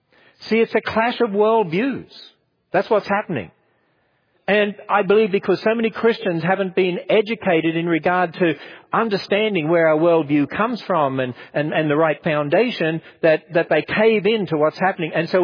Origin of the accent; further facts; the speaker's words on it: Australia; When Lawrence Krauss was in Australia, my home country, he said this